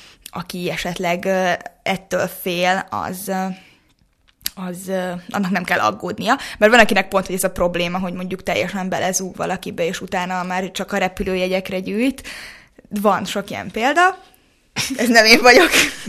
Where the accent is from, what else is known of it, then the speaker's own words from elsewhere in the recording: Hungary; mert hogy én magyar vagyok, és hogyha mondjuk, nem tudom, román lennék